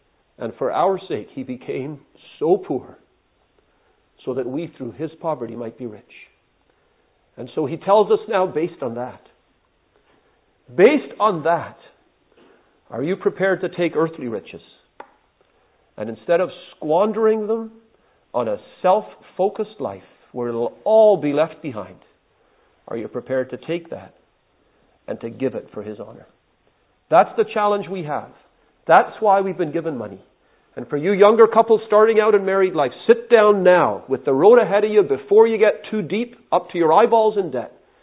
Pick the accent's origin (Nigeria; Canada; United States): Canada; Toronto, Ontario; we used to have a man in Bracondale Assembly, the assembly I grew up in Toronto.